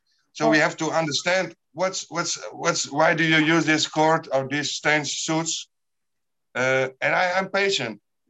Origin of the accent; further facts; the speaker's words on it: Netherlands; We have 2 days for Pentecost in Holland.